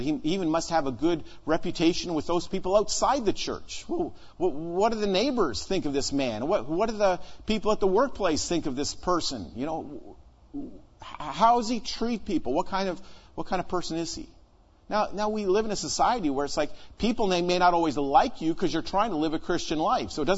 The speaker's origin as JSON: {"language": "English", "country": "Canada", "tie": "born or raised there", "said": "I grew up in Canada, you know, those Canadians, they're a little overboard."}